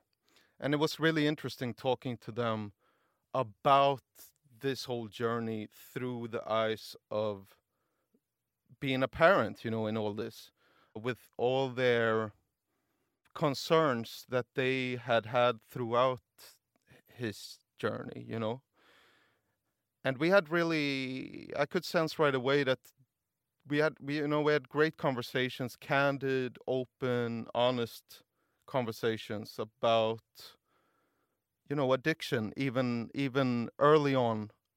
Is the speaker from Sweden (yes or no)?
yes; Gothenburg, Västra Götaland, Sweden; And I was just in Gothenburg, my hometown, visiting my brother this weekend.